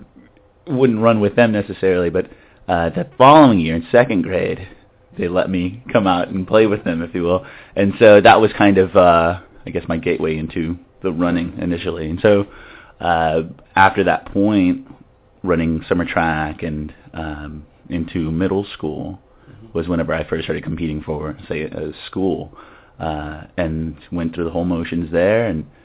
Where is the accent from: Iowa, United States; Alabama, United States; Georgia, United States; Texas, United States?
Texas, United States; Corpus Christi; And so growing up in Corpus Christi, there's Beach to Bay, which is a big six-person relay marathon. And I was in first grade whenever we moved to Corpus